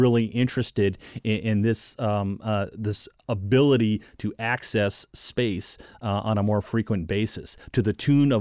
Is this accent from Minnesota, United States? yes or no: yes; Minnesota, United States; But a little bit about me. I was born and raised in Minnesota.